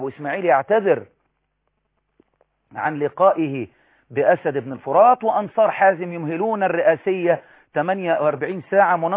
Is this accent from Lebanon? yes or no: no; Egypt; أنت مصري وأنا مصري